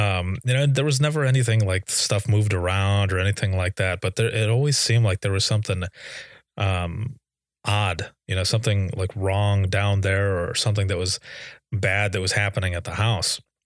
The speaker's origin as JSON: {"language": "English", "town": "Fennville", "region": "Michigan", "country": "United States", "tie": "born or raised there", "said": "I grew up in Finnville, Michigan, and the house that I lived in was haunted."}